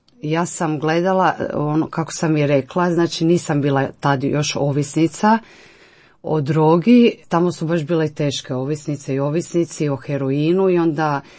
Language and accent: Croatian; Poreč, Istria County, Croatia; znači, odrasla sam u Poreču. Tu sam završila osnovnu školu. Srednju školu sam završila u Međimurju. Kao što si ti rekla, dolazim iz sportske obitelji i katoličke.